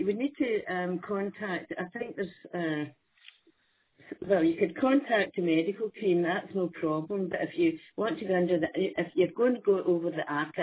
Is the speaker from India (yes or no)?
no; Barrow-in-Furness, North West England, United Kingdom; born there; I was born in Barrow and Furness in Lancashire.